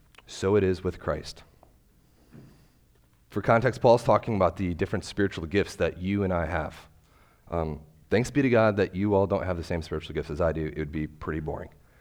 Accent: United States; As an American, I think I struggle, and I think we struggle with the concept of corporate responsibility.

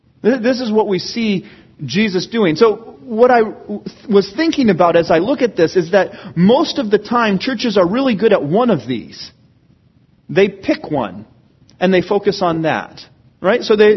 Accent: Seattle, Washington, United States; I grew up in the Seattle area.

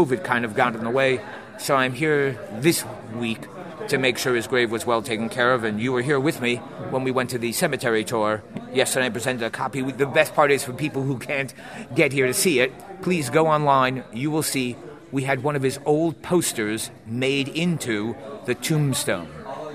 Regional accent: New York, United States; Oh, magic. I love magic. I grew up in New York.

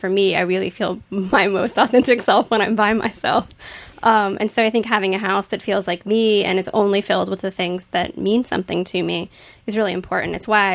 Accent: Virginia Beach, Virginia, United States; I mean, I grew up in Virginia Beach. It's basically all blonde people and surfers and skaters, and I didn't really fit in.

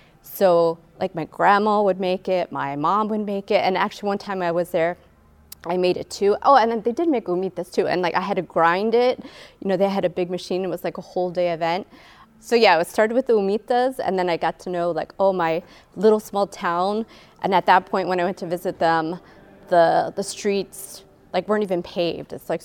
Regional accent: Ecuador; English is a second language; So I was born in Ecuador, South America, but I also was adopted. So when I was a day old, I was adopted, but my parents were missionaries. So they lived in Ecuador and I grew up with them

